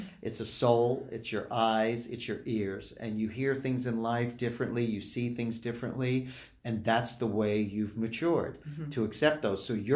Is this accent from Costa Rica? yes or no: no; New York, United States; Notice I'm from Long Island, too, so yeah. I say Long Island.